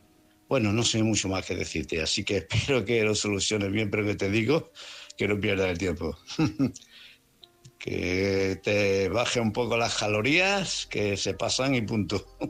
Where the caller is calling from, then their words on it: Málaga, Andalusia, Spain; de Málaga.